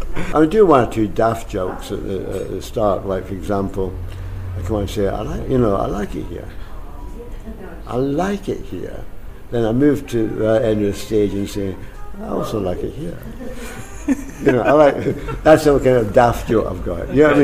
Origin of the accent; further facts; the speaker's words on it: Glasgow, Scotland, United Kingdom; I remember when I started talking about growing up in Glasgow, I came from slightly deprived background.